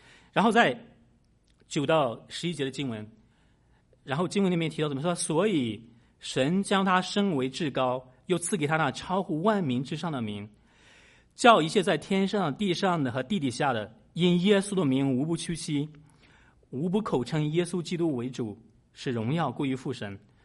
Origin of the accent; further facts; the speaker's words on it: Shandong, China; 我的老家是在山东，是在农村，我是在农村长大的。